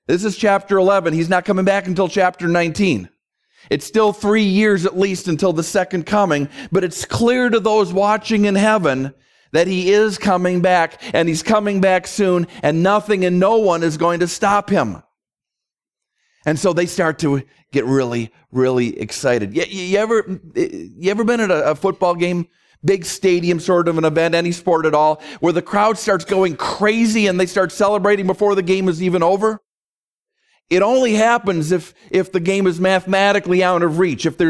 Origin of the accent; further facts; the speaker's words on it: Minnesota, United States; I grew up in Minnesota in the 1970s.